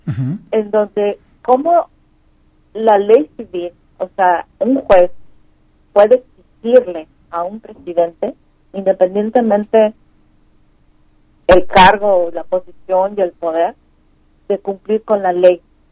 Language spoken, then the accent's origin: Spanish; United States; yo vivo en Estados Unidos, soy estadounidense.